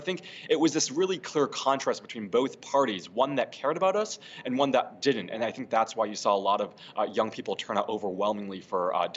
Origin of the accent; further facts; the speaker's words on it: Illinois, United States; Someone like Nabila Syed from my home state, Illinois, is going to be the first member of the Illinois state legislature who is Gen Z.